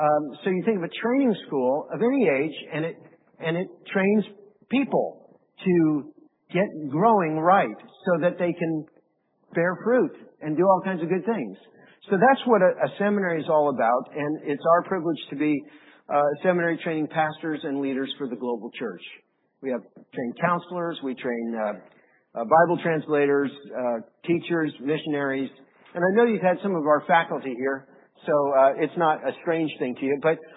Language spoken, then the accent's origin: English; Colorado, United States; I'm from Colorado, so I never had a lemon tree. Can't grow them out there.